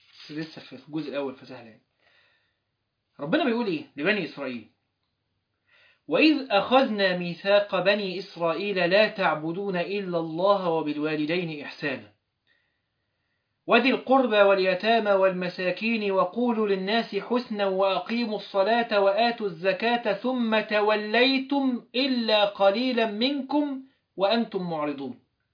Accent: Alexandria, Alexandria Governorate, Egypt; واحنا صغيرين كنا بنركب عندنا حاجه في اسكندريه اسمها الترام، تمام، الترام، حد هنا اسكندراني يا جماعه يقول لي انا اسكندراني، فرحني ان انا مش لوحدي

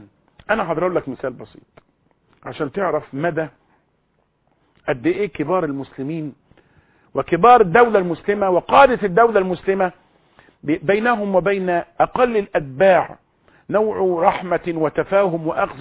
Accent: Egypt; كمسلمين مصريين فينا كتير من الدغل، كمصريين حالنا ملخبط

